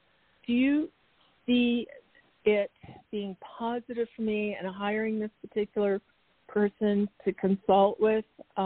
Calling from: Arizona, United States; from Arizona.

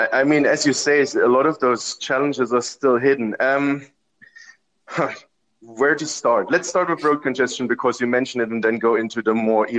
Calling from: Amsterdam, North Holland, Netherlands; I'm calling in from Amsterdam, and it's a really great pleasure to join you on this broadcast.

